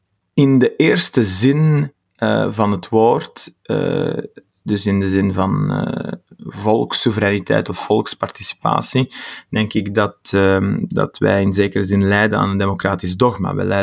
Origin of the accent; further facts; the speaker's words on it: Vilvoorde, Flemish Brabant, Belgium; Ik ben afkomstig van Vilvoorde, de mooiste stad van Vlaanderen. En van achtergrond, met mijn ouders zijn afkomstig uit Marokko en ik ben islamitisch